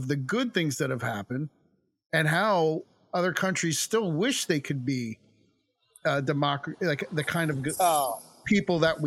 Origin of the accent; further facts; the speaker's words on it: New Jersey, United States; I'm from Jersey. You could call me the F word.